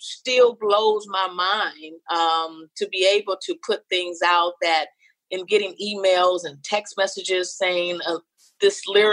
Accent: Gary, Indiana, United States; is from my hometown, Gary, Indiana. So I got to go with my hometown crew

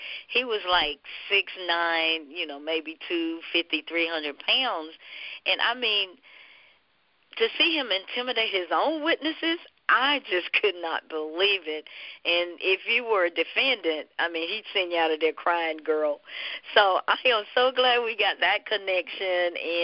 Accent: North Carolina, United States; I grew up down here in the South in North Carolina

